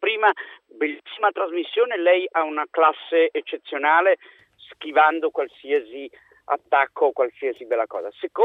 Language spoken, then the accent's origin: Italian; Naples, Campania, Italy; now in Milan, Italy; io sono un napoletano che vive a Milano